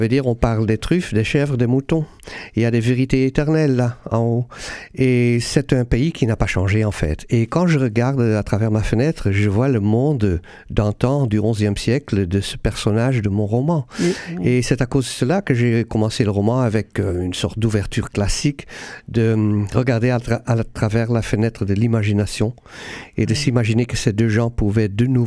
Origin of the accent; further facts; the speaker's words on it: Ghent, Flanders, Belgium; French is a second language; Moi, je suis flamand. Je suis natif de Gand, qui est une ville flamande, une vieille ville flamande.